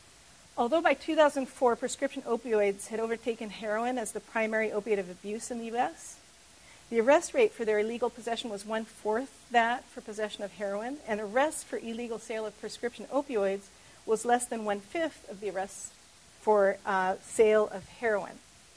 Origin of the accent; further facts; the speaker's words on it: New York, United States; So I come from New York State, which has one of the most punitive laws